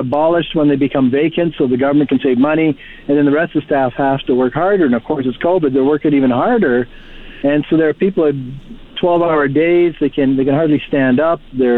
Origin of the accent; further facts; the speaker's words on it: Lac La Biche, Alberta, Canada; I'm from Lac La Biche myself, and I'm currently on the line here helping out in Athabasca